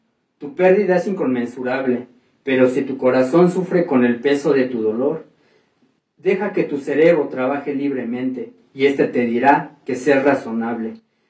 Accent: Coyoacán, Mexico City, Mexico; soy de los Pedregales de Santo Domingo, Coyoacán.

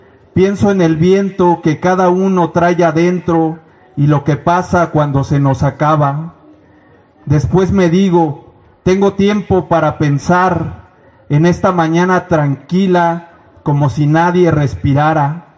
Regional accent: Iztapalapa, Mexico City, Mexico; vengo de la comunidad de Xochitlanesi, que es una comunidad que se encuentra en Iztapalapa, la Iztapalapa insumisa, sin agua para el mundo. Es una comunidad de más de 100 familias

